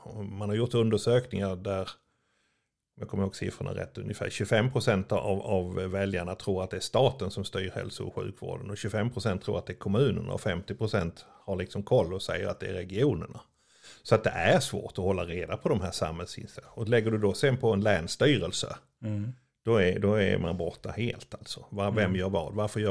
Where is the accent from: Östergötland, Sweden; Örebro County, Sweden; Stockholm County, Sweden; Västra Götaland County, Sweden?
Örebro County, Sweden; Örebro; Jag brukar skoja och säga att jag kommer från Örebro